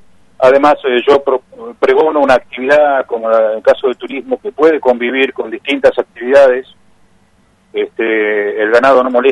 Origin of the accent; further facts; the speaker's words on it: Ushuaia, Tierra del Fuego, Argentina; also born or lived in Río Grande; soy nativo, soy nacido en Río Grande, y siendo pequeño mi familia se trasladó a Ushuaia.